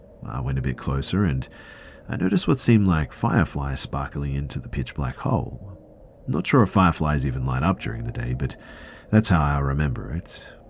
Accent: Bosnia & Herzegovina; I'm from Bosnia, Europe.

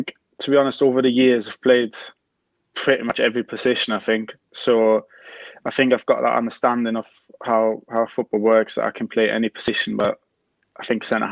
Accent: Vienna, Austria; obviously I'm from Vienna. So like in Austria, there's 9 different kind of areas that you play against.

